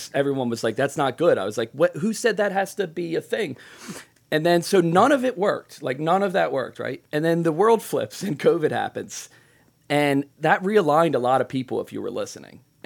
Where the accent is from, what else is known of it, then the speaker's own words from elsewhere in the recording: Philadelphia, Pennsylvania, United States; I'm a doofus from Philadelphia.